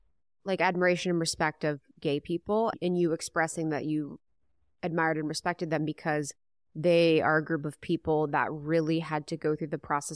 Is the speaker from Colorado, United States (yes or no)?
no; Ohio, United States; not the culture I'm in now, but growing up in Ohio, that would have been like...